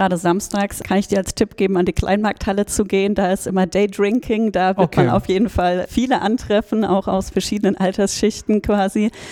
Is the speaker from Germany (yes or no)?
yes; Hesse, Germany; Also ich komme aus dem Großraum Frankfurt auch